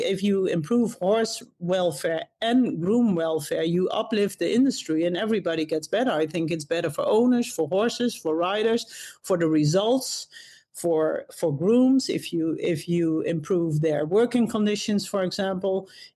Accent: Hattem, Gelderland, Netherlands; now in Traverse City, United States; A little town called Hattem. It's one of the most beautiful towns in the Netherlands, but it's in the north, like close to Zwolle. It's in a rural area with a lot of horses.

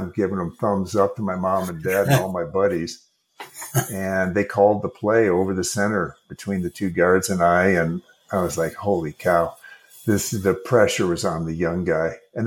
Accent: Minneapolis, Minnesota, United States; That's where I grew. I grew up in Minnesota.

